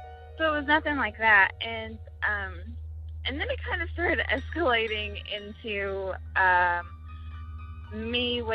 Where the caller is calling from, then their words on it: Kentucky, United States; I'm calling from Kentucky.